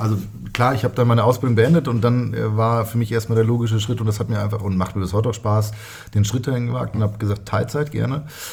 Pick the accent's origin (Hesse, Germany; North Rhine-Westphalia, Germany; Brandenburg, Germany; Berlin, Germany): Hesse, Germany; Fulda; Ich bin gebürtiger Fulda, der einzige aus meiner Familie in Anführungsstrichen.